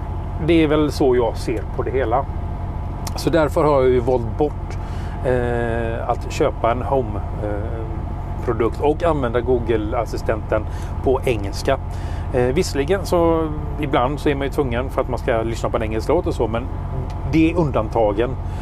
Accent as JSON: {"language": "Swedish", "country": "Sweden", "said": "Jag är svensk, jag pratar svenska."}